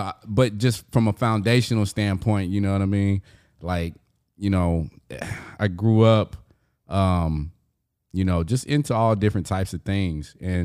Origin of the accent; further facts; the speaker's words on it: Houston, Texas, United States; I'm born and raised in Houston, Texas. I'm a hometown kid. From the north side of Houston, Texas.